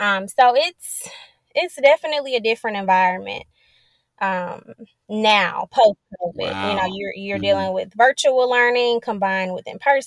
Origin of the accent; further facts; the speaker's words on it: East St. Louis, Illinois, United States; Well, I am originally from East St. Louis, Illinois, a small city right outside of St. Louis. It's where I spent most of my childhood. My parents and younger brother currently still reside there.